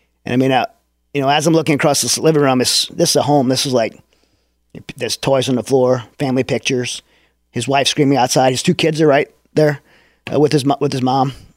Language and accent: English; Louisiana, United States; because growing up in Southern Louisiana, I loved the water, loved to swim.